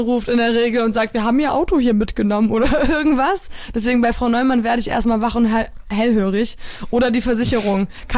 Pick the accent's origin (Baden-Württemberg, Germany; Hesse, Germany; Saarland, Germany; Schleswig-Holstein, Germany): Schleswig-Holstein, Germany; Flensburg; als Kind bin ich in dem Glauben aufgewachsen, dass er der König von Flensburg ist.